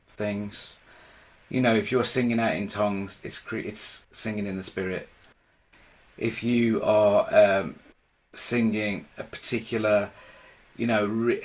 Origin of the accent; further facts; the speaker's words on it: England, United Kingdom; And as English people particularly, we're very good at the first and singing hymns and psalms and choruses and great songs.